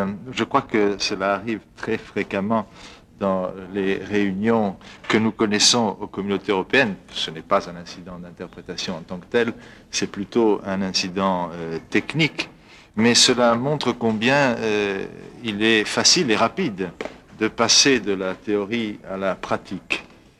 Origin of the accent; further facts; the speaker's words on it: Italy; French is a second language; je suis italien